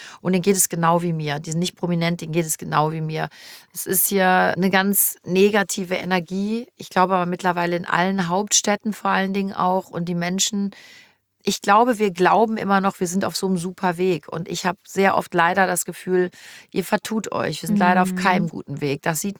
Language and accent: German; Cologne, North Rhine-Westphalia, Germany; born there; ich bin in Köln geboren, ich bin mit ganzem Herzen kölsches Mädchen und ich werde hier sterben.